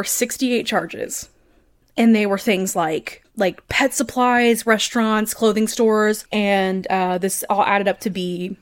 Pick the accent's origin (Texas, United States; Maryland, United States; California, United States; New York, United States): Texas, United States; And this is how you guys are about to learn we're from Texas.